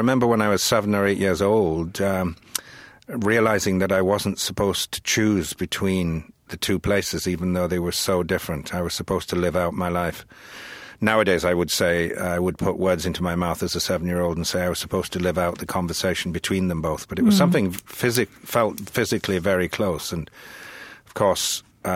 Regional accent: Ireland; moved away as an adult; now in United States; spent quite a bit of time in Ireland, and then came to the States in my adulthood.

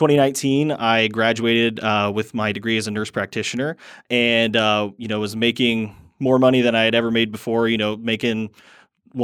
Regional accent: Fort Wayne, Indiana, United States; I am from Fort Wayne, Indiana, but my wife and I, we've been traveling around the past 8 months or so.

